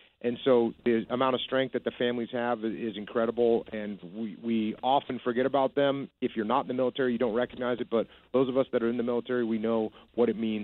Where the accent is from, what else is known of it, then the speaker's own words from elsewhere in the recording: East Coast, United States; I grew up on the East Coast. I grew up in the hardcore scene